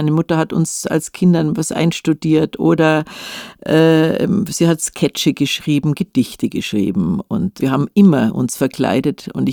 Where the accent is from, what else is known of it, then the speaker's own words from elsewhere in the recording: Munich, Bavaria, Germany; In Laim. In München-Laim, das ist im Westen, also neben Nymphenburg, das die Leute mehr kennen. Da habe ich später dann viele zig Jahre gewohnt, aber in so einem normalen Familienviertel, in einem kleinen Reihenhaus